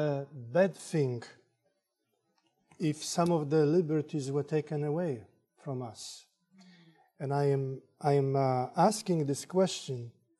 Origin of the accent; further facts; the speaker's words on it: Poland; even though I was from Poland, which was yet another country under communism.